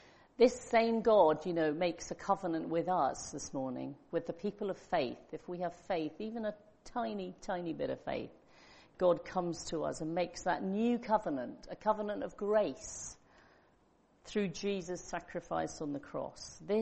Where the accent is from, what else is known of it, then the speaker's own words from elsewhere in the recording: United Kingdom; I think many of us, because we're British and because of the tradition we come from